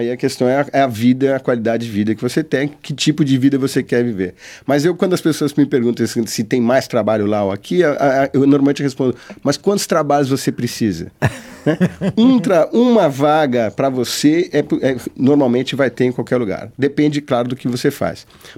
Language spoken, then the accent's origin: Portuguese; São Paulo, Brazil; now in Australia; São Paulo, capital, lá da Vila Madalena.